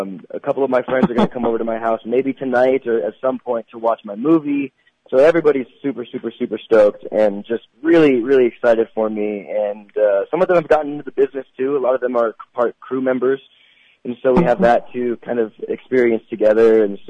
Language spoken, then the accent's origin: English; Santa Clarita, California, United States; You know, I grew up in Santa Clarita, which isn't that far from Hollywood, but it's enough out of Hollywood for me to maintain a quote-unquote normal childhood.